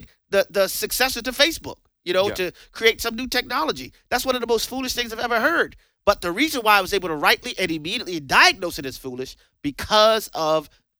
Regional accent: New Orleans, Louisiana, United States; I was born and raised in the Ninth Ward, New Orleans, Louisiana. You know, my mother was the pregnant teenage mom from the projects.

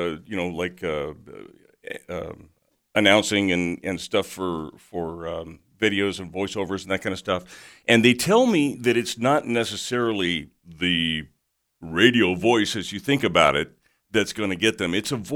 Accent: California, United States; also born or lived in Colorado; I'm from California

